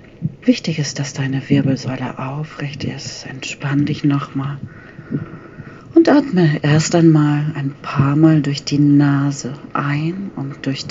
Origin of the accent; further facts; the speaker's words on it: Northern Germany, Germany; Bin jetzt hier bei uns in Norddeutschland an einem schönen See in meinem Heimatort.